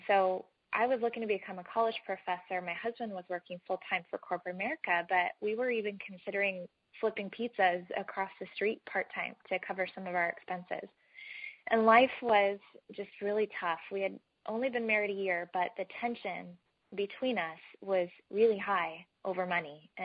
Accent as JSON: {"language": "English", "town": "Folsom", "region": "California", "country": "United States", "said": "I'm from Folsom, California, just a little town outside of Sacramento in northern part of the state."}